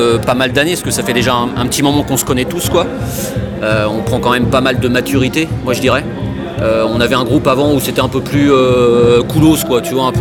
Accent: Poitiers, Nouvelle-Aquitaine, France; On est de Poitiers, donc on restait un peu aux alentours de Poitiers.

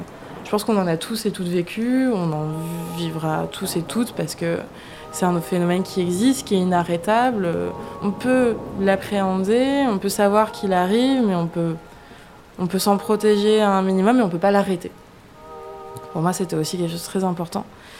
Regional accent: Hauts-de-France, France; moved away; Donc je ne suis pas originaire d'ici à la base. Moi, à la base, je viens des Hauts-de-France. Donc j'ai découvert le littoral atlantique durant mon installation il y a 5 ans.

